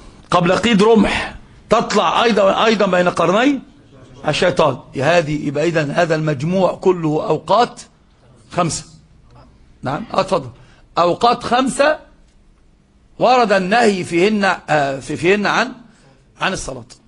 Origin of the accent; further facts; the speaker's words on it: Egypt; هما عندنا بقى في العوام عندنا في مصر بيقولوا ايه؟